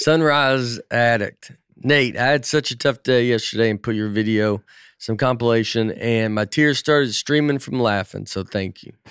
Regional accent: Florida, United States; A house where I grew up in Florida had one.

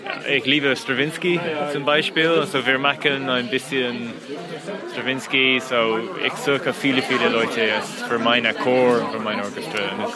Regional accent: Ireland; German is a second language; now in Berlin, Germany; Ich komme aus Irland.

